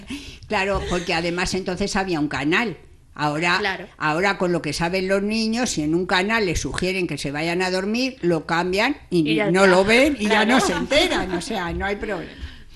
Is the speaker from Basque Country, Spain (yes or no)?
no; Madrid, Community of Madrid, Spain; yo que soy de Madrid